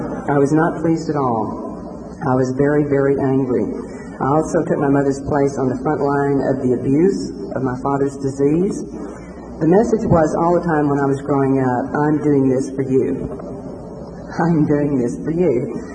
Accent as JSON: {"language": "English", "town": "Grand Prairie", "region": "Texas", "country": "United States", "tie": "born or raised there", "said": "I grew up in Grand Prairie, Texas. And I moved to Dallas, which Grand Prairie being a suburb of Dallas."}